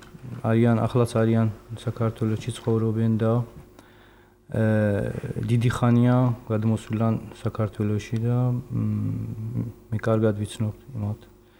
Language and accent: Georgian; Isfahan, Iran; ფერეიდანიდან. დავიბადე ფერეიდანში და ვარ 35 წლისა.